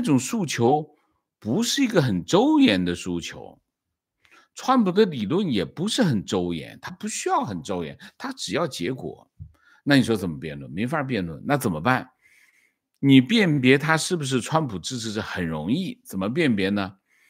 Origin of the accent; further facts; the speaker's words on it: China; 我中国人的丛林社会和其他的丛林社会还有些区别。